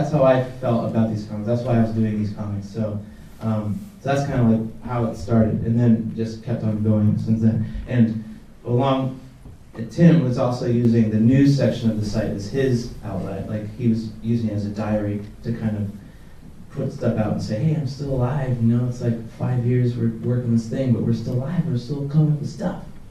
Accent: San Francisco, California, United States; I'm from San Francisco originally

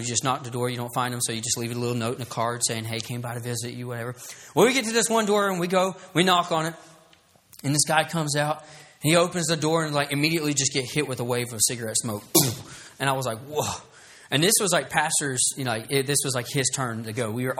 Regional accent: the South, United States; So I'm from the South. That means I'm automatically not good at English.

